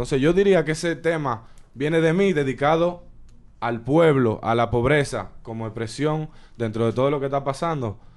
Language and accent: Spanish; Dominican Republic; moved away; also born or lived in New York, United States; Pues solamente tengo 7 meses en este país. Nací en Estados Unidos, en Nueva York. Mis primeros 3 años viví allá. Luego me fui a República Dominicana y allá viví mi vida completa.